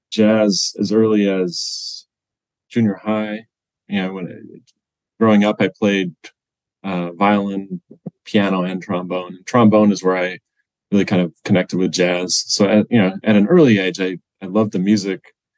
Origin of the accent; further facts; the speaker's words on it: Portage, Wisconsin, United States; also born or lived in Montana; I was born in Montana, but my family moved to Wisconsin when I was about 2 years old. So I grew up in Portage. Just north of Madison, where I went to high school.